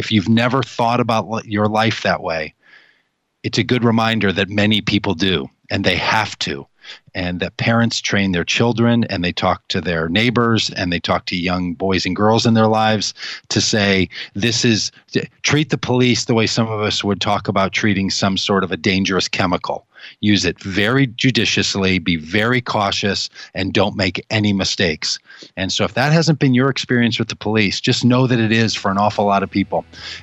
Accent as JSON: {"language": "English", "town": "Golden Valley", "region": "Minnesota", "country": "United States", "tie": "born or raised there", "said": "I grew up like a lot of young boys. I grew up in Golden Valley thinking maybe I want to be a police officer someday."}